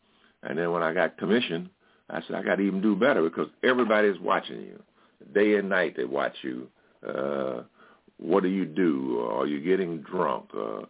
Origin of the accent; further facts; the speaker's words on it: St. Louis, Missouri, United States; born there; I was born in St. Louis, Missouri, and never was a lover of school at that time